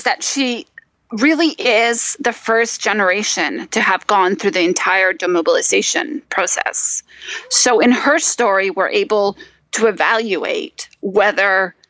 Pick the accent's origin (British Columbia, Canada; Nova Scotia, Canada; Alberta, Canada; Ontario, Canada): Ontario, Canada; Toronto; also born or lived in Colombia; I was the Colombian kid. We would summer back in Bogota. I spoke Spanish at home with my parents, even though I grew up in Toronto.